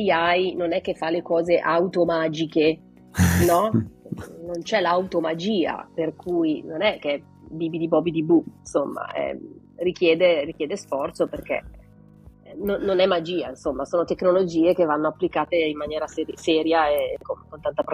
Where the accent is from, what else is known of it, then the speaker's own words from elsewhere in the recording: Lombardy, Italy; also born or lived in Piedmont / Marche; io vivo metà della mia vita in Piemonte, metà della mia vita nelle Marche, ok? Però non sono piemontese, nemmeno marchigiana, sono lombarda.